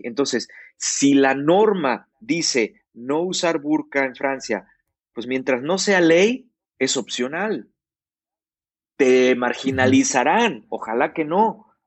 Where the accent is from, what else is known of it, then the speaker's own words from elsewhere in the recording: Mexico; yo soy de México. Sí, pero es de aquí. Y yo, no, ¿cómo voy a ser de aquí si soy de México? Le digo, soy mexicano. Vengo de Austria ahora, pero soy mexicano.